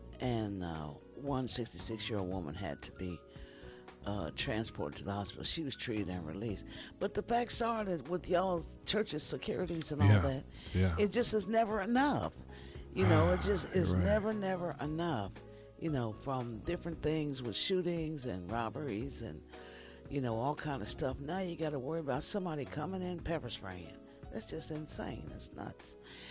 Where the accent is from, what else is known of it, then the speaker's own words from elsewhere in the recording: United States; Yeah, because I'm typical American.